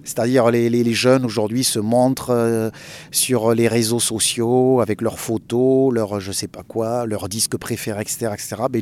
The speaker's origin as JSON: {"language": "French", "region": "Occitanie", "country": "France", "said": "je suis originaire de l'Aveyron. Et puis, progressivement, j'ai fait mes études à Toulouse"}